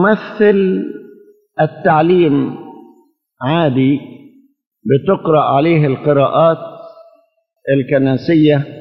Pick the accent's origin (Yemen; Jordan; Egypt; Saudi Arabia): Egypt; فهو الإصحاح الخاص بنا كمصريين